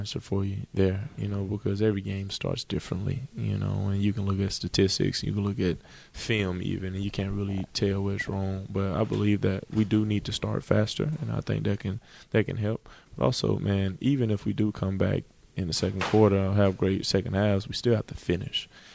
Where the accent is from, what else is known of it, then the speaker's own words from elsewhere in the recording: Bessemer, United States; one thing about me is I love going back to my hometown, Bessemer, and going to the library